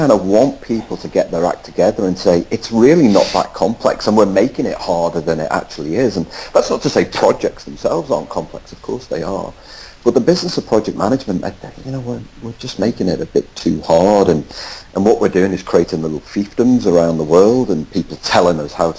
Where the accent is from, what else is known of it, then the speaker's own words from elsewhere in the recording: North West England, United Kingdom; accent: Scouse; Sitting down the stage and shouting my excited Scouse accent.